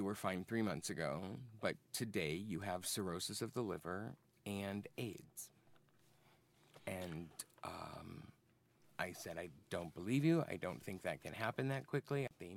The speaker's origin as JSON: {"language": "English", "region": "Arizona", "country": "United States", "tie": "born or raised there", "moved": "as an adult", "lives_now": "Chicago, United States", "said": "Well, like I said, I'm about 45 years old. I grew up in Arizona. I moved here about 15 years ago"}